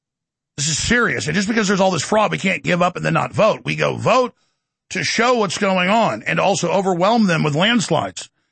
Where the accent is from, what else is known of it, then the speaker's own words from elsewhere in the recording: Texas, United States; I'm one guy from Texas, and look at what we've done.